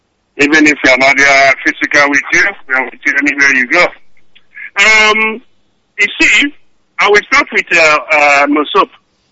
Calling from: Australia; I'm coming from Australia.

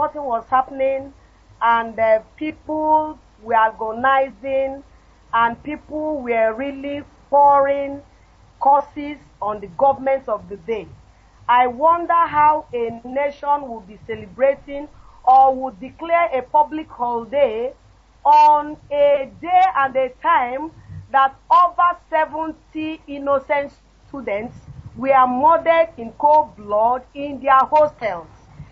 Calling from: Lagos, Nigeria; I am calling from Lagos, Nigeria.

